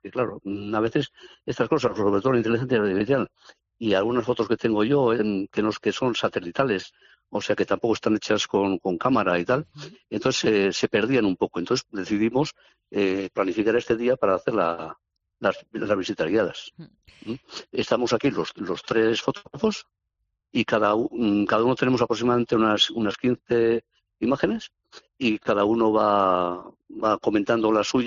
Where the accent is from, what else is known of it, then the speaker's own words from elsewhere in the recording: Eibar, Basque Country, Spain; yo soy de Eibar